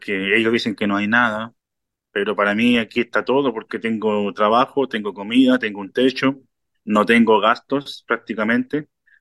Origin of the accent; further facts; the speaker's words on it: Chile; now in Australia; Hay muchas actividades en los pubs australianos que yo no he visto en mi país, en Chile